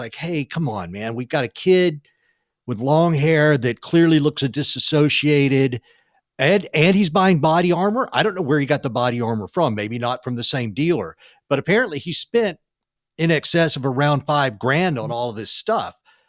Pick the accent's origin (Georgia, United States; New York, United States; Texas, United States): Texas, United States; So it's my home state. I got a lot of love for Texas.